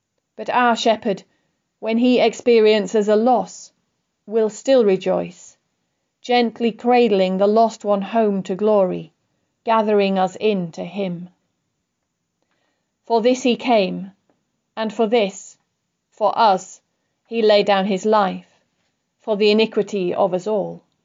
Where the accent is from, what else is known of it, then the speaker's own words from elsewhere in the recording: Yorkshire and the Humber, United Kingdom; Where I grew up in Yorkshire